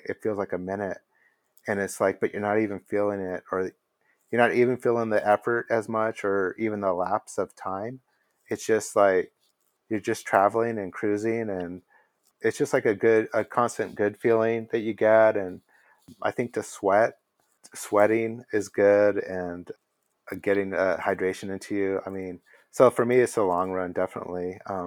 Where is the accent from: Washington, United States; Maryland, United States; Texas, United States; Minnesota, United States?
Texas, United States; El Paso; that's one thing I would say about El Paso, growing up in El Paso, is that a lot of things I've gotten to do as an adult, we weren't doing as kids.